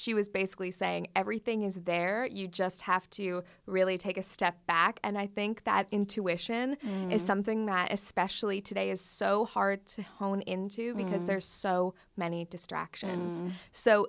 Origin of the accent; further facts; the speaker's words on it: Canada; I relate to that because I'm from suburban Canada, and there's a Bikram yoga studio there